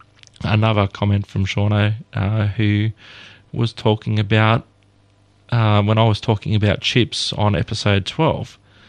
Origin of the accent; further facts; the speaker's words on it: Chicago, Illinois, United States; Growing up in the Chicago area where the show took place, the show got a lot of coverage in the local media.